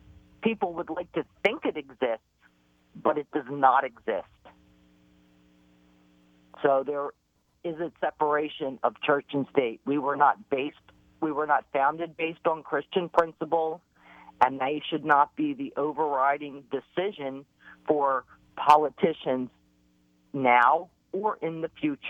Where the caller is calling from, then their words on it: Pennsylvania, United States; from Pennsylvania.